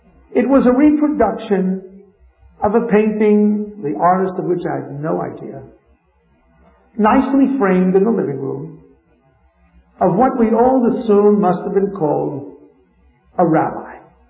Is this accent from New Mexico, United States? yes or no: no; New York City, New York, United States; of some of the memories I had of growing up in Crown Heights, Brooklyn, on the days of Rosh Hashanah.